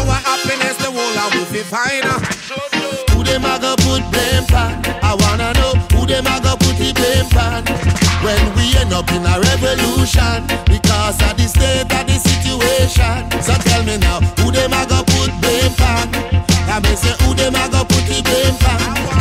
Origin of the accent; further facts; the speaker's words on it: Jamaica; I don't speak French. I'm not from France. I'm from Jamaica.